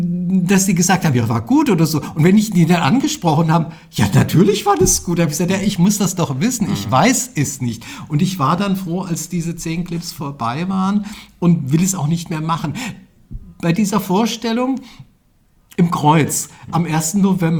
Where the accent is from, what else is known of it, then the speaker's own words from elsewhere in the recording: Frankfurt, Hesse, Germany; now in Rotenburg an der Fulda, Germany; Ich wohne noch nicht lange hier in Rothenburg, an der Fulda ist das. Ja. Ich komme aus Frankfurt.